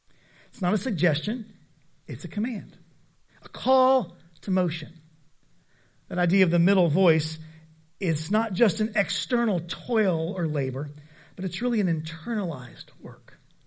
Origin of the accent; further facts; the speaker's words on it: Cincinnati, Ohio, United States; When I grew up in Cincinnati, Ohio, and when I actually was part of the church plant, it was moving back home for me, but I come from people that came from the Appalachian Mountains.